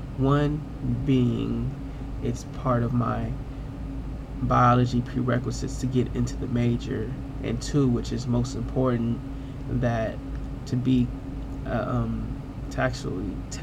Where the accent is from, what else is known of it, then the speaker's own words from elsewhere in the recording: Long Beach, California, United States; I'm from Long Beach, California, where I attended David Starr Jordan High School in Long Beach, where I graduated with honors.